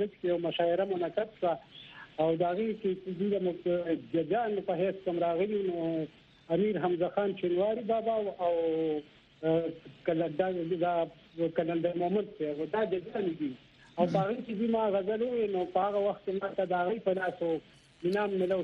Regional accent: Khyber Pakhtunkhwa, Pakistan; د پیښور ناش په ګور کې د میټر مشرق طرف ته بونډۍ کړي دی د موټرې په غاړه دی

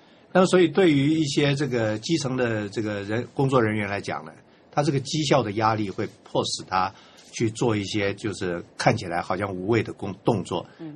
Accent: Taiwan; 我们台湾这边也最近好像对11职等以上的公务员禁止他们到大陆去了

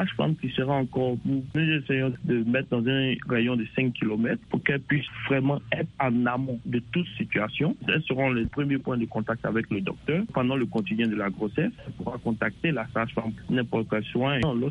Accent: Côte d’Ivoire

